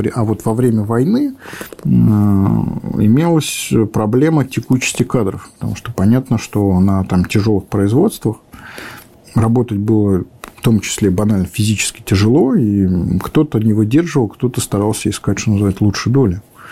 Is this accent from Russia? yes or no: no; Tashkent, Uzbekistan; то же самое с 84-м заводом в моем родном городе Ташкенте